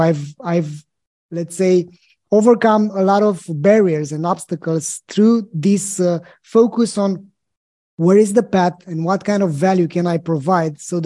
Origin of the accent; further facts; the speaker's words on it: Bucharest, Romania; I'm from Bucharest, and I am in Bucharest today.